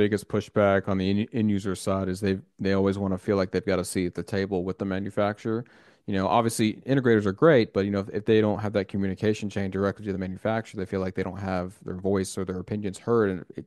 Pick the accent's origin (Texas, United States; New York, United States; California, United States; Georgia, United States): Texas, United States; accent: Southern; I'm from Texas, so I've got a Southern, not as bad as you would think down here. We have a lot thicker redneck accents down here in the South, man.